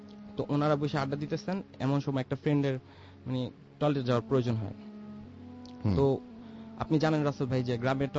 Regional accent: Dhaka, Dhaka Division, Bangladesh; From Moghbazar.

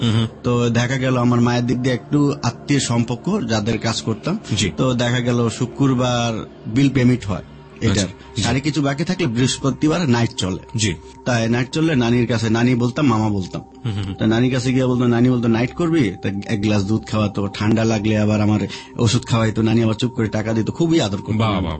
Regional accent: Dhaka, Dhaka Division, Bangladesh; আমি মিরপুর থেকে ছোট থেকে বড় হয়েছি।

